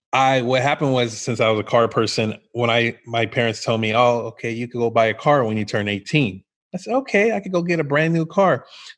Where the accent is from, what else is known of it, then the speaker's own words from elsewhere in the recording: Elk Grove, California, United States; Okay, so growing up in Elk Grove, we were a cowboy town.